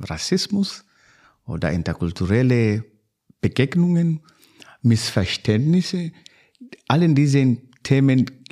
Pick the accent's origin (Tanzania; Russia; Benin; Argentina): Tanzania; Kilimanjaro; German is a second language; now in Germany; ich komme sowieso aus dem Hang des Kilimanjaros, 2000 Meter schon hoch. Jetzt bin ich hier in der Heide.